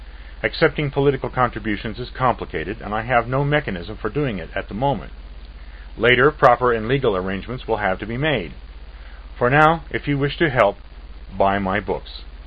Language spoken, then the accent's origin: English; Canada; My father was in the Air Force and I grew up in Canada.